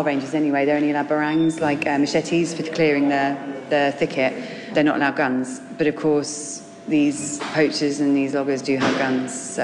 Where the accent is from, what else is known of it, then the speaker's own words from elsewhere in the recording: England, United Kingdom; Being English, we're like, yes, we can.